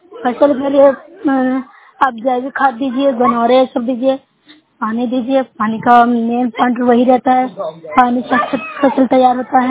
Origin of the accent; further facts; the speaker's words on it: Bihar, India; मैं news blog से हूँ, जिला नालंदा से हूँ।